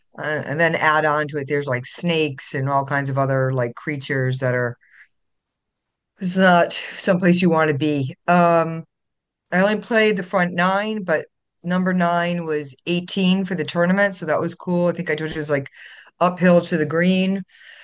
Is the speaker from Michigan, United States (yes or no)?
no; Boston, Massachusetts, United States; I was in Boston. I'm from